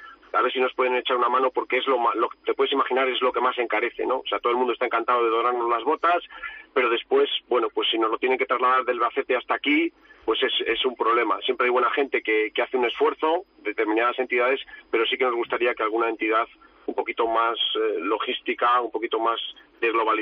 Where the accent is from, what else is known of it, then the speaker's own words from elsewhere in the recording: Valladolid, Castile and León, Spain; Soy de Valladolid.